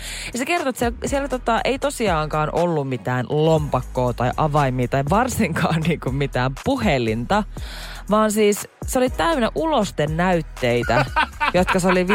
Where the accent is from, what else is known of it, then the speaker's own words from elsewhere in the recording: Jyväskylä, Central Finland, Finland; kun mä oon Jyväskylästä ja mä oon kasvanut jotenkin sellaisessa, niin kuin, mitä mä sanoisin, semmoisen oma kotitalo lähiö